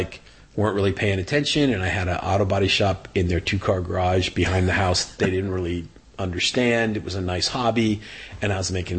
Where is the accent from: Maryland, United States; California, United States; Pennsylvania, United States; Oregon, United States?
California, United States; I'm 62. I grew up in the Bay Area.